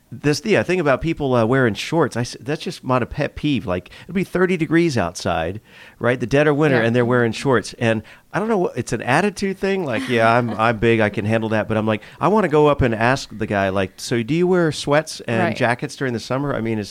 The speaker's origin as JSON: {"language": "English", "town": "Miami", "region": "Florida", "country": "United States", "said": "Oh, cause I'm from Miami, from Florida."}